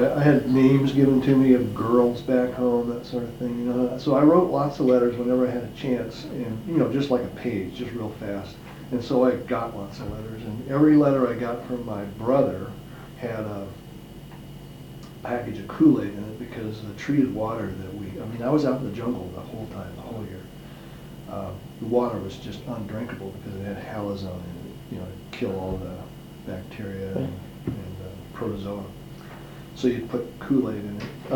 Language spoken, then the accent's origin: English; Seaside, United States; I came from Seaside, which is a pretty small county